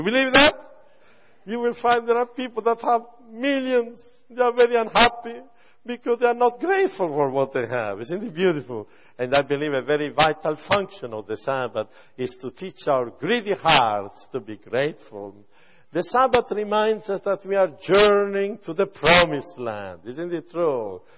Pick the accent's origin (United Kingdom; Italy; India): Italy; English is a second language; moved away as an adult; now in United States; I come from Italy. And in Italy, we have a lot of romantic songs about the silver ray of the moon. And when I came to America in 1974